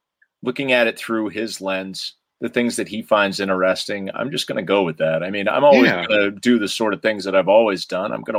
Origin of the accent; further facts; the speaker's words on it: Massachusetts, United States; I remember, so I grew up on Cape Cod and I remember tuning in.